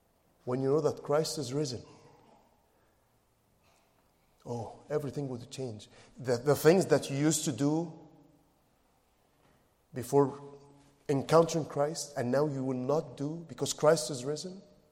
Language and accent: English; Egypt; You know, as I told you, I'm from Egypt.